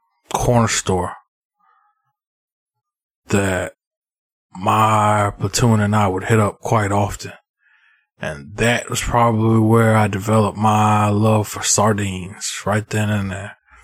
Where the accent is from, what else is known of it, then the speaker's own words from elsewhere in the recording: United States; even though I grew up in the States